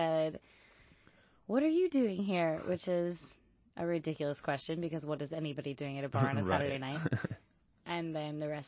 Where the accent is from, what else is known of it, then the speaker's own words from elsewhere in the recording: Louisville, Kentucky, United States; also born or lived in Birmingham; I was born in Birmingham and grew up in Louisville, Kentucky.